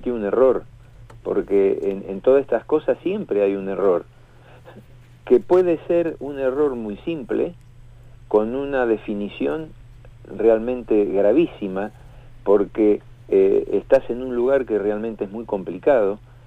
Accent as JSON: {"language": "Spanish", "town": "General Roca", "region": "Río Negro", "country": "Argentina", "said": "soy de Roca, imagínate que los conozco de prácticamente toda la vida"}